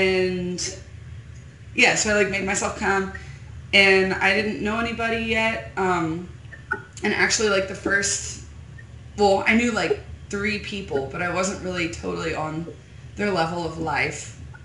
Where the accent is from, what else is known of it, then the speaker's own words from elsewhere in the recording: Newark, Delaware, United States; moved away as an adult; also born or lived in Alaska / Colorado; I'm from Newark, Delaware. So, yeah, I'm from Newark, Delaware. I was there till I was like 22.